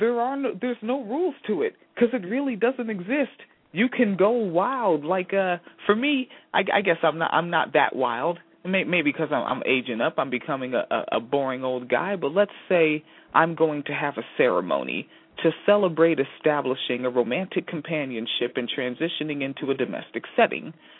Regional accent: Washington, United States; I'm from Washington State. I grew up by the mountain, and I like the snow.

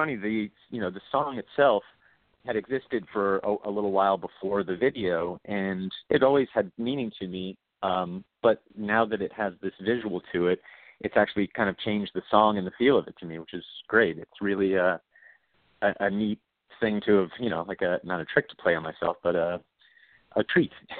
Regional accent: Florida, United States; Yeah, South Florida. I was down in Miami, Fort Lauderdale.

